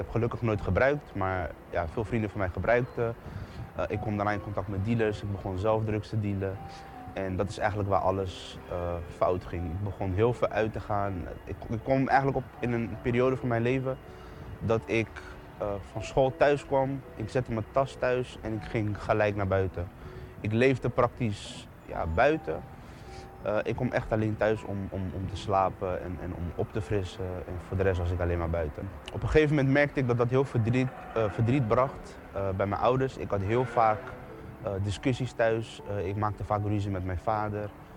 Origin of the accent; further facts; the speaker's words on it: The Hague, South Holland, Netherlands; Ik kom uit Den Haag. Ik heb een goede jeugd gehad.